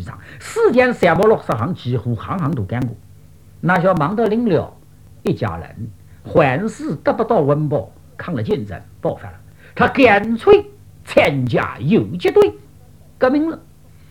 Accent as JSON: {"language": "Chinese", "town": "Yangzhou", "region": "Jiangsu", "country": "China", "said": "就是我们扬州人"}